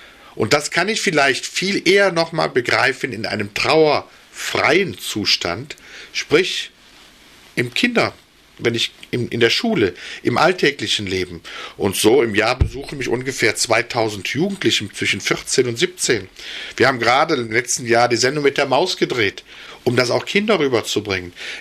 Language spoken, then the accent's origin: German; Cologne, North Rhine-Westphalia, Germany; als Rheinländer oder sage ich mal als Kölner